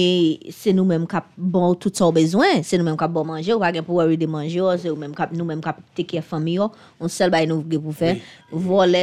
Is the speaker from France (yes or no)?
no; Haiti; Mais c'est pour qu'on est haïtien